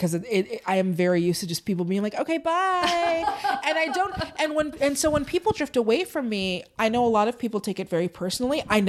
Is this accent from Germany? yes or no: no; Tacoma, Washington, United States; born there; Like, that's where I was born in Tacoma. My family is out in that way.